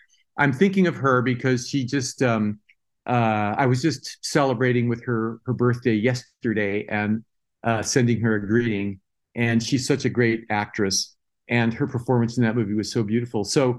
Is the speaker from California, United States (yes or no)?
yes; San Diego, California, United States; also born or lived in Tijuana, Mexico; My family, I was born in San Diego, but really I was raised in San Diego and Tijuana.